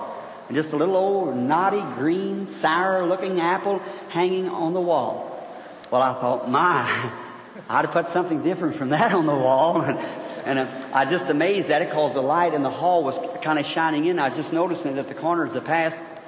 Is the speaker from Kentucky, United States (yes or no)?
yes; Kentucky, United States; born there; I was born in Kentucky.